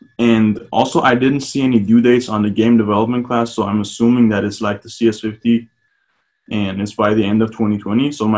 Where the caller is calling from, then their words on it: Texas, United States; Hi, I'm actually Persian, but I'm calling from Texas.